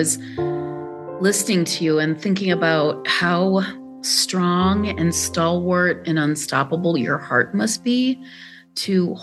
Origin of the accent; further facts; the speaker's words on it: Lahore, Punjab, Pakistan; And I also wanted to say when I was growing up in Lahore, you know, you learn to, as a kid